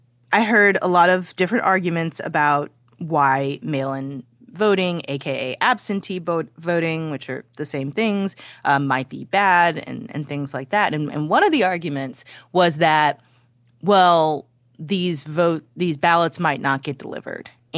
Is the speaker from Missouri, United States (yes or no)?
yes; St. Louis, Missouri, United States; okay, so I'm from St. Louis, as I mention all the time.